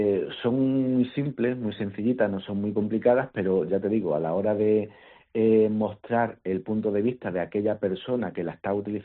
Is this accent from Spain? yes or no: yes; San Juan del Puerto, Andalusia, Spain; Y en mi pueblo, en San Juan del Puerto, como me conocen y saben que me gustan estas cositas